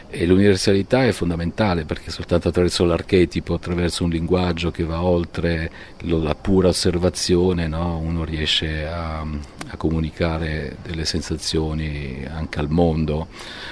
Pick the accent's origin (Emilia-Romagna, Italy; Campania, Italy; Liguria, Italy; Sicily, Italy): Campania, Italy; Pompei; io sono cresciuto lì a Pompei